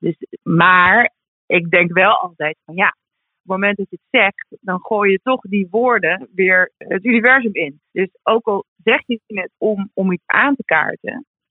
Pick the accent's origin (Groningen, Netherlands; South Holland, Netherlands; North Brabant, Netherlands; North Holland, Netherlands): North Holland, Netherlands; Amsterdam; Als ik als vrouw een grap maak, of als Amsterdammer, of als 30-jarige hipster